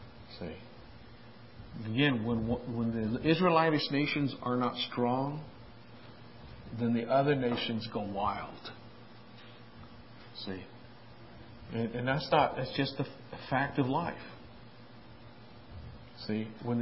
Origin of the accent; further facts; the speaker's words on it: Ireland; I know, I'm half French. Okay. I'm Irish. I'm a drunken lover.